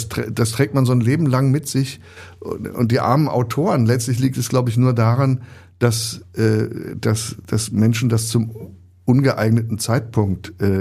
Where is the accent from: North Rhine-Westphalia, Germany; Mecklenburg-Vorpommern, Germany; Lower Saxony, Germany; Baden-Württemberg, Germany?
North Rhine-Westphalia, Germany; Bonn; ich bin ja in Bonn aufgewachsen, was damals Hauptstadt war.